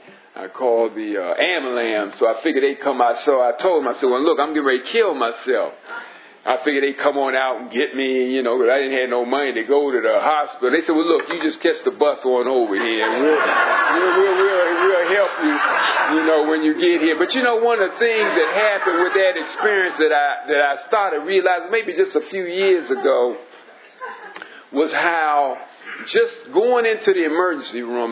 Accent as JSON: {"language": "English", "town": "Washington", "region": "District of Columbia", "country": "United States", "tie": "born there", "said": "Now I was born in Washington, D.C."}